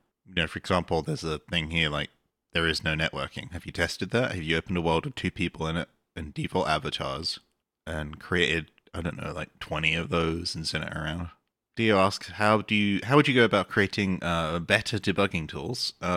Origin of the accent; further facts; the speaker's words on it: United Kingdom; A good example, which I always go for, and I don't know if it's just me being British or something, is why do like loads of people just have guns on their avatar?